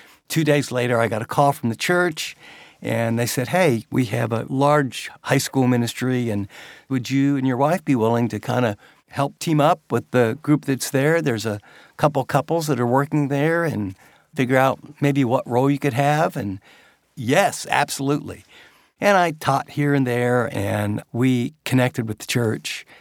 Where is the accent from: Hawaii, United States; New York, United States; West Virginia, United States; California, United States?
West Virginia, United States; now in Dallas, United States; We came from West Virginia, where a mega church was 250 or 300 people.